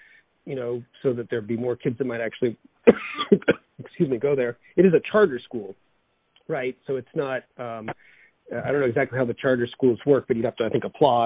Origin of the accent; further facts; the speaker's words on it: Boston, Massachusetts, United States; I'm from Boston.